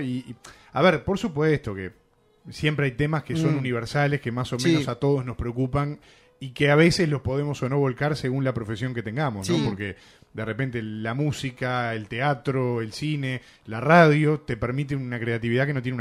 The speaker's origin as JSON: {"language": "Spanish", "country": "Argentina", "said": "incluido desde la perspectiva de dos argentinos, en donde la situación, bueno, ¿Qué les puedo decir? Como está Argentina, ¿no?"}